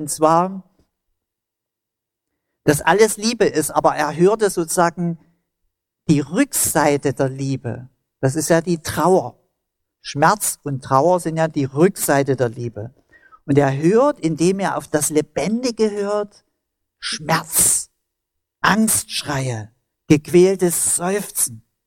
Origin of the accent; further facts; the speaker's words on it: Germany; Ich bin als Kind an der Elbe aufgewachsen